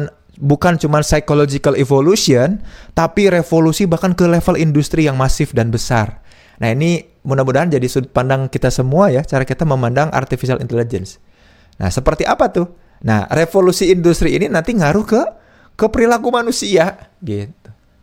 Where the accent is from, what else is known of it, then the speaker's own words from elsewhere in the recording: Bandung, West Java, Indonesia; Kami warga Bandung, orang Sunda